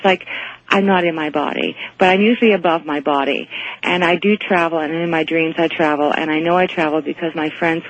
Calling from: Toronto, Ontario, Canada; I'm calling from Toronto.

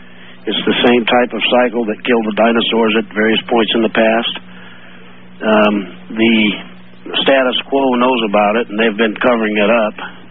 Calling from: Atoka, Oklahoma, United States; Yes, sir. I'm calling from Atoka, Oklahoma.

